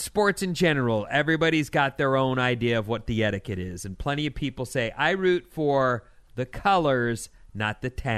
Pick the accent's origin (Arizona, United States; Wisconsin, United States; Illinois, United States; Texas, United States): Wisconsin, United States; I grew up in Wisconsin, and we ate raw hamburger sandwiches every holiday season growing up.